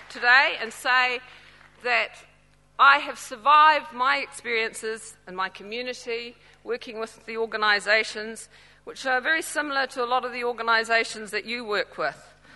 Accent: Cook Islands; I am from the Cook Islands, which is, for those of you who don't know, a small group of islands in the middle of the South Pacific. Okay. As an indigenous woman from the Pacific

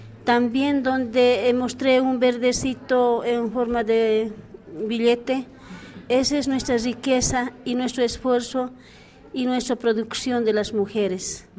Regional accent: El Alto, La Paz, Bolivia; Yo vengo de la ciudad del Alto, de la ciudad más combativa contra el neoliberalismo, contra la opresión, contra el neofascista, neonazista

